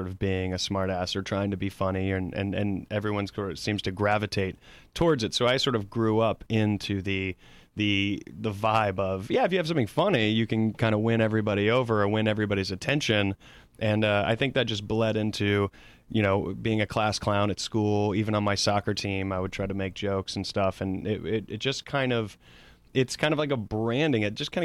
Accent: South Carolina, United States; University of South Carolina, Spartanburg. Okay. So it's like 30 minutes outside of my hometown.

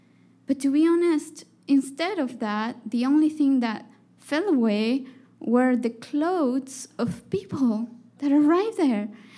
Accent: Andes, Peru; So I grew up in the Andes of Peru, and my family was very traditional

